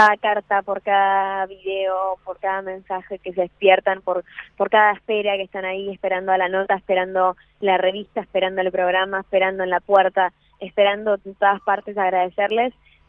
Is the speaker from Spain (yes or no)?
no; Buenos Aires, Argentina; estoy tampoco en Buenos Aires, en mi país, que cuando estoy quiero estar con ellos